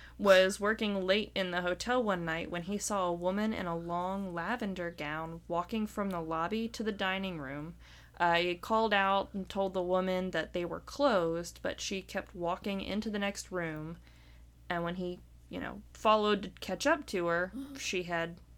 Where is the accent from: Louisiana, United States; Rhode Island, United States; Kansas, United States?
Louisiana, United States; New Orleans; one thing I learned specifically about my hometown was that once upon a time, there were prostitution districts.